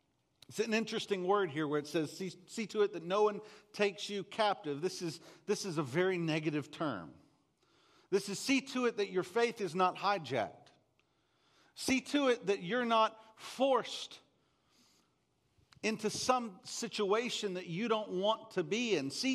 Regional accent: Texas, United States; Seriously, the well that where I grew up, I grew up on a 300-acre cattle ranch in East Texas.

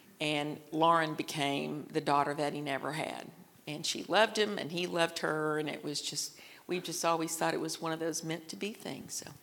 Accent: Fort Worth, Texas, United States; I came from Fort Worth and lived all over the United States.

